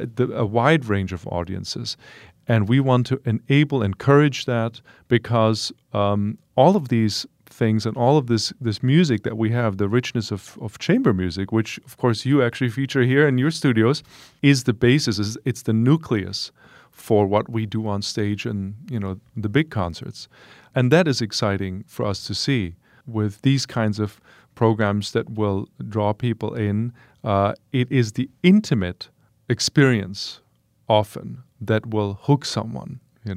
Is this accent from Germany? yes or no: yes; Leipzig, Saxony, Germany; this universality that I believe is this holds true to people in Milwaukee as it does for people in my hometown of Leipzig in Germany.